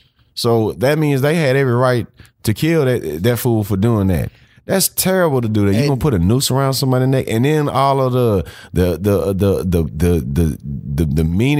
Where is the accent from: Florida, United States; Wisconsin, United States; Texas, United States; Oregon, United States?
Texas, United States; Just how I always was grown, bred as a Texan, grown up.